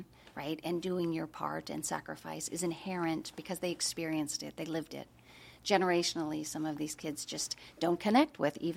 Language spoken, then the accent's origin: English; Midwest, United States; because my parents did and because I come from the Midwest, it's just not the same.